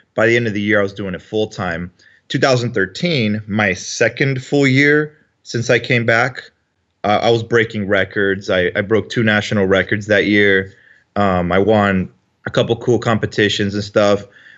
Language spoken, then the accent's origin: English; Matamoros, Tamaulipas, Mexico; moved away as an adult; now in United States; So I grew up in Mexico up until my early 20s. I was going to college at the time in Brownsville, Texas, and living in Matamoros, Mexico.